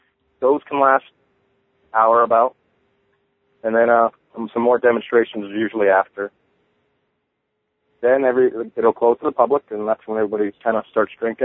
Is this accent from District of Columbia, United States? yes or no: no; Connecticut, United States; Well, I grew up in Connecticut, you know, very historical state.